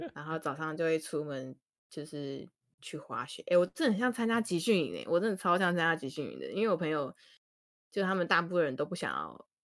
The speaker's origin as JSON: {"language": "Chinese", "country": "Taiwan", "said": "我说我是台湾人"}